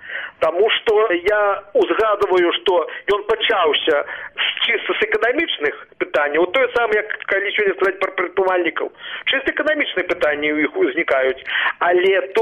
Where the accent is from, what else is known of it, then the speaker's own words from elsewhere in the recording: Belarus; Ми, білоруси, повинні вибрати шлях у Європу.